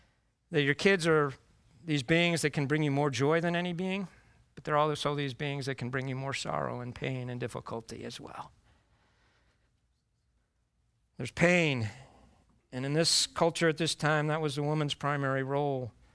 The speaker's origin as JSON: {"language": "English", "region": "the North", "country": "United States", "tie": "born or raised there", "said": "I grew up in the North. Southern gardening and Southern lawn care is just, it's a whole different thing, right?"}